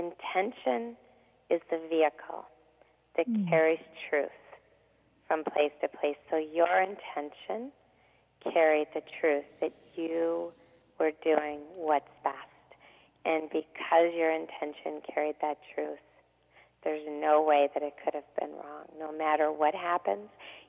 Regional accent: London, Ontario, Canada; I'm from London, Ontario.

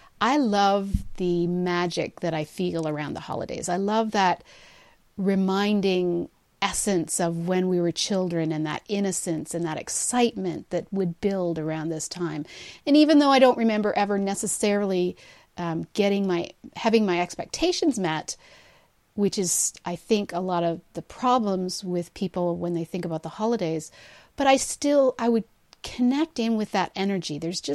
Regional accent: Toronto, Ontario, Canada; even though I'm from Toronto, Black Friday still means something here.

